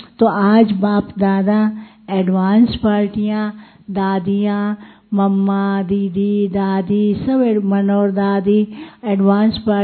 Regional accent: Karnal, Haryana, India; born there; जब मैं करनाल में पैदा हुई

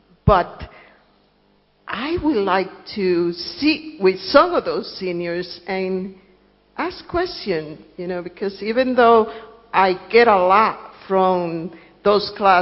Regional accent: New York, United States; I come from New York, and you know, we had a horrible election based on what people said.

